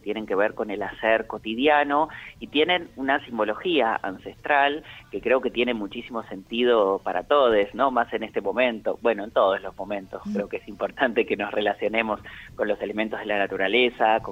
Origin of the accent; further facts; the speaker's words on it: Buenos Aires, Argentina; Yo soy de Buenos Aires